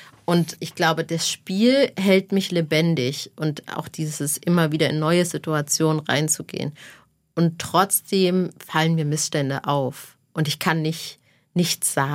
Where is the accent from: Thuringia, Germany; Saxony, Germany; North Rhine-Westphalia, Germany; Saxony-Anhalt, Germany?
Thuringia, Germany; Ich komme aus einem Arbeiterhaushalt, Caro kommt aus einem Arbeiterhaushalt. Ich komme aus Thüringen, Caro kommt aus Thüringen.